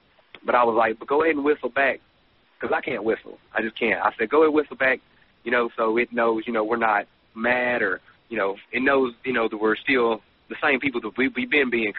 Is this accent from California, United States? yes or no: no; Arkansas, United States; I mean, I lived here I was born and raised in Arkansas. I know what a hoot owl sounds like.